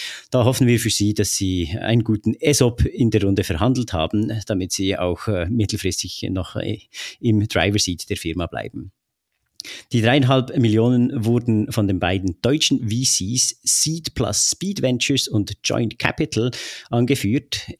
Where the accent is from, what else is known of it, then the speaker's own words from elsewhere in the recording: Bern, Switzerland; accent: Bernese; Ihr hört ja sehr wahrscheinlich alle meinen Akzent raus als echter Berner.